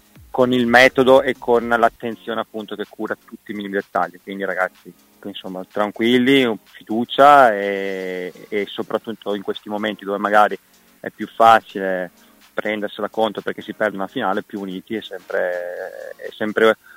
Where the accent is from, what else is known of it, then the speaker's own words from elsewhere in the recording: Veneto, Italy; sono veneto, avevo posto rapporto con Del Piero che parlava un po' in dialetto tutti e due ogni tanto.